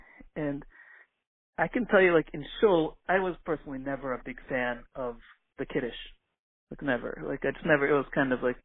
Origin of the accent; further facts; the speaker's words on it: Buffalo, New York, United States; also born or lived in Australia; I grew up in Buffalo, New York, and then I was in Australia.